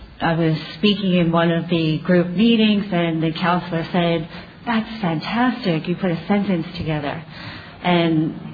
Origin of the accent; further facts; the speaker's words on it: Bronx, New York, United States; also born or lived in Lancaster / Harrisburg; now in Simi Valley, United States; I come from Bronx, New York. That's where I was born and raised. Lived in Lancaster, Pennsylvania, Harrisburg, Pennsylvania. And I'm a current resident of Simi Valley, California.